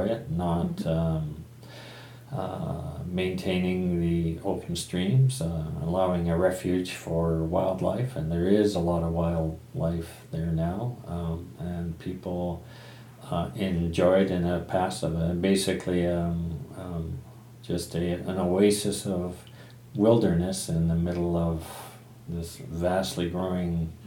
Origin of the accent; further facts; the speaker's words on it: Vancouver, British Columbia, Canada; I was born in Vancouver